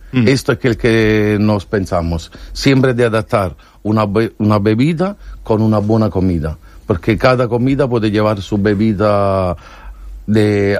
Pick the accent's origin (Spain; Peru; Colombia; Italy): Italy; Naples, Campania; Spanish is a second language; Como lo mismo que yo vengo de Napoli, y hacemos la pizza, una buena pasta